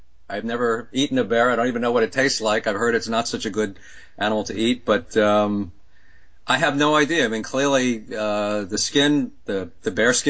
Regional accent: New York, United States; I mean, I grew up fishing in New York, and as a kid, I mean, catching a fish was important to me.

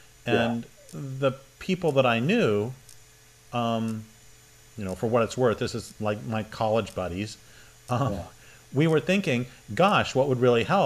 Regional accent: Boulder, Colorado, United States; moved away; As you know, I grew up in Boulder, and I left in 84, 83

